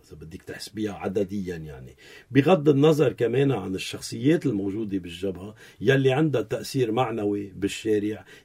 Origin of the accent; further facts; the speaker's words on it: Lebanon; أنا لبنانيتي واضحة، أنا لبناني بشتغل لبلدي